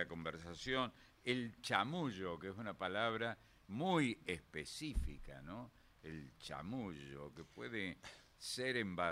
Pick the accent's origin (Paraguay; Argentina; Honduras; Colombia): Argentina; Córdoba; yo soy de Córdoba.